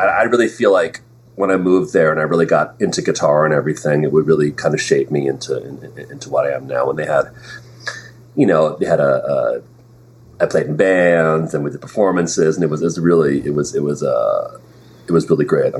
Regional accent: Westfield, New Jersey, United States; also born or lived in New York; No, actually in Jersey. I grew up in Jersey.

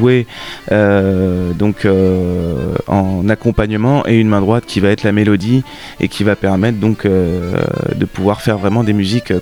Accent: Pays de la Loire, France; Je suis originaire de Vendée et j'apprivoise l'accordéon depuis l'âge de 8 ans.

